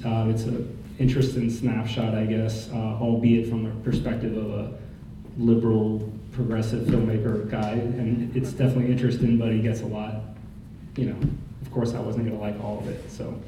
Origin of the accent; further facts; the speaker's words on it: New York City, New York, United States; I'm from New York City, and I've spent the last 11 years or so caught up in the legal system.